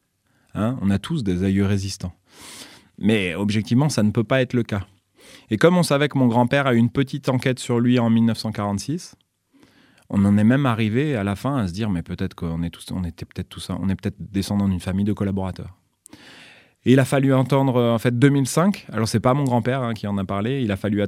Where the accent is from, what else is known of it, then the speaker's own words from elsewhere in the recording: Lyon, Auvergne-Rhône-Alpes, France; now in Romans-sur-Isère, France; Je suis lyonnais de naissance. Ouais, j'ai fait la moitié de ma vie à Lyon et l'autre moitié de ma vie dans la Drôme. Donc je suis, on va dire, moitié-moitié. Je suis domicilié à Romans-sur-Isère, voilà, où je vis depuis que j'ai une trentaine d'années.